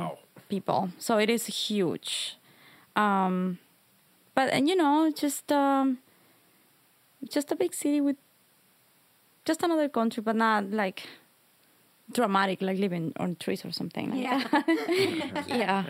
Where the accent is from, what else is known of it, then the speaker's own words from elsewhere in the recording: Ecuador; I am from Ecuador.